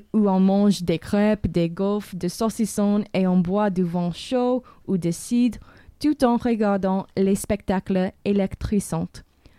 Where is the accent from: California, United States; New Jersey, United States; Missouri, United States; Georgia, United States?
Missouri, United States; French is a second language; Oui, je viens des États-Unis. Et je viens d'État Missouri